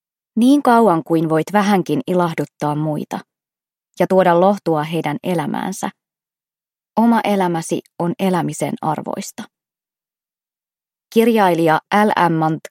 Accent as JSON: {"language": "Finnish", "town": "Turku", "region": "Southwest Finland", "country": "Finland", "tie": "born or raised there", "said": "Olen syntynyt Turussa ja opiskellut siellä ekaluokkalaisesta maisteriksi ja vielä sen jälkeenkin täydentänyt kirjallisuustieteen opintojani."}